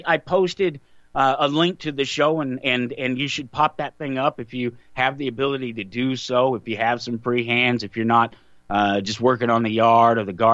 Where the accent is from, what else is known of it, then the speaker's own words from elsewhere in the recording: Colorado, United States; now in Kansas, United States; And, of course, I'm in Kansas, but I was born in Colorado and spent most of my life in Colorado when I grew up watching the Broncos.